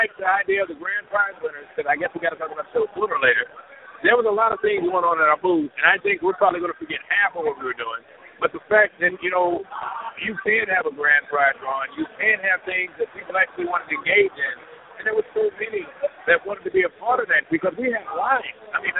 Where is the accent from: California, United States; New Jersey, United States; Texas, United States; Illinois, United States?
Illinois, United States; Kankakee; I'm from Kankakee, off of Illinois.